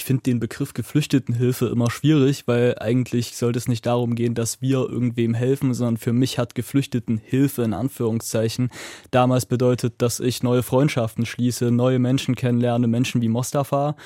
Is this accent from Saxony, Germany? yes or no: yes; Zwickau, Saxony, Germany; seit ich in Zwickau aufgewachsen bin